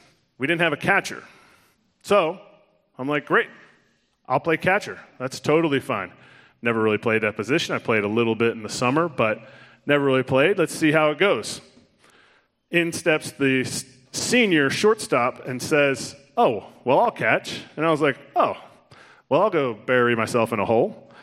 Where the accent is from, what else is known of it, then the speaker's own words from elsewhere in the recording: Telford, Pennsylvania, United States; To kind of catch you up to where I was before I was 12, I grew up in Telford, Pennsylvania.